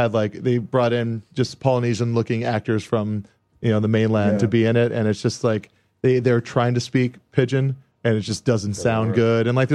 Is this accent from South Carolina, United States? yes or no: no; Hawaii, United States; Yeah, I was born and raised there.